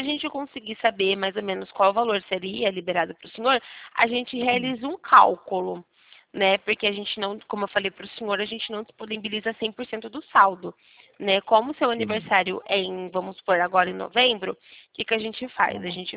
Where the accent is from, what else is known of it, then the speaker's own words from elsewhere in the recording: São Paulo, Brazil; eu sou aqui de São Paulo.